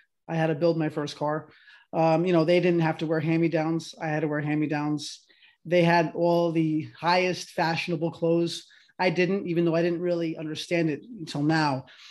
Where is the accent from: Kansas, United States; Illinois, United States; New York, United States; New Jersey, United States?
New Jersey, United States; Oakland; also born or lived in Paterson; Originally, I was born in Patterson. So we bounced around a lot. We moved around a lot as children, unfortunately, but ultimately we managed to migrate to Oakland, New Jersey, which is in Bergen County.